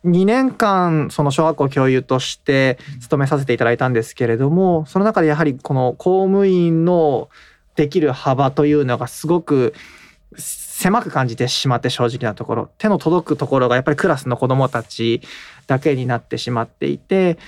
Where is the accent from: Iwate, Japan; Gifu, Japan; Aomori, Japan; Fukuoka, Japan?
Aomori, Japan; Towada; also born or lived in Hachinohe; now in Shizuoka, Japan; 青森県八戸市で生まれました。はい、でそこから十和田市で育ちまして、18年間は青森県十和田市で過ごしました。